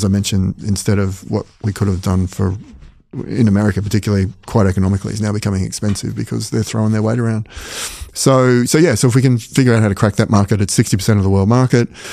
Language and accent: English; Australia; As an Australian